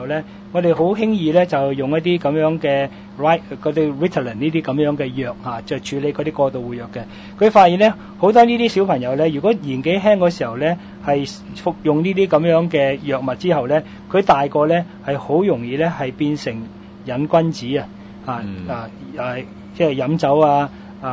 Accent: Hong Kong; 其實唔係用緊我哋香港人熟悉嗰啲所謂西醫嗰啲西藥嘅

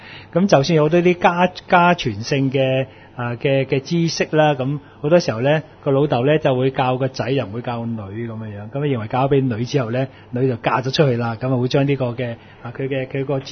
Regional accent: Hong Kong; 咁虽然我香港人大家都听过啦

